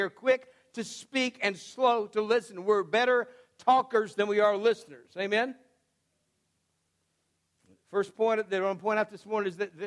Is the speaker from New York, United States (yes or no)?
no; Washington, United States; also born or lived in Texas / Alaska; We were living, I was born in South Texas, we moved to Alaska for 3 years, and then we lived in Washington State. And so that's where I spent first grade, Washington State.